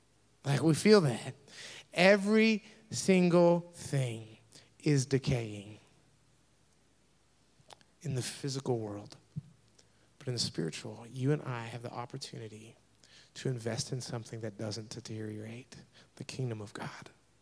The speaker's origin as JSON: {"language": "English", "town": "The Woodlands", "region": "Texas", "country": "United States", "tie": "born or raised there", "said": "I grew up in the Woodlands."}